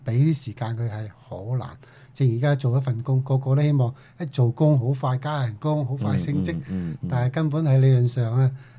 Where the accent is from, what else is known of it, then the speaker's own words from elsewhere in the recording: China; 好似同我哋中国人嗰个道德思想有啲违背咁、我哋不嬲都好注重呢啲嘢。